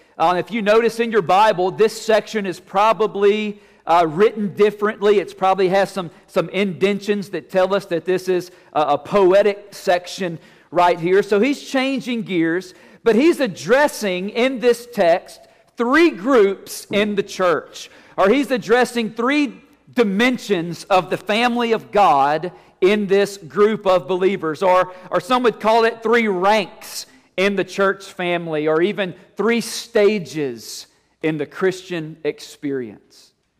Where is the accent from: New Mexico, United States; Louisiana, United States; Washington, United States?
Louisiana, United States; Franklinton; growing up in Franklinton, Louisiana, growing up in First Baptist Church, Franklinton, Louisiana